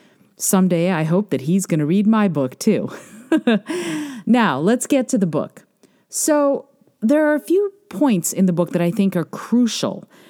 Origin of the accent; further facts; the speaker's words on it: Moldova; now in United States; We are both immigrants from the former Soviet Union. He's from Belarus. I'm from Moldova. We both came over in the 1970s.